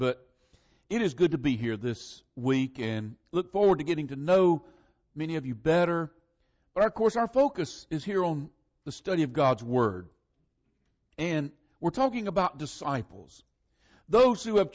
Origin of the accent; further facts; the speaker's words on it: Oak Grove, Florida, United States; And I am from that part of Florida where Eric Sanders is from. I'm from Oak Grove.